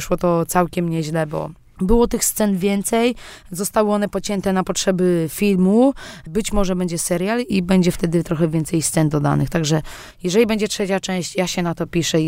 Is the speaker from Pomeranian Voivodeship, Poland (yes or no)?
no; Olsztyn, Warmian-Masurian Voivodeship, Poland; mogłam wybrać moje rodzinne miasto Olsztyn